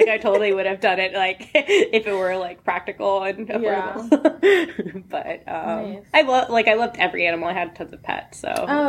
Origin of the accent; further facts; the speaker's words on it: Nashville, Tennessee, United States; I think growing up in Nashville, it wasn't a cool place to be from. Like when I would talk to people like from other states or whatever, sometimes you would really get these people that are like, oh, Tennessee, like do you wear shoes there?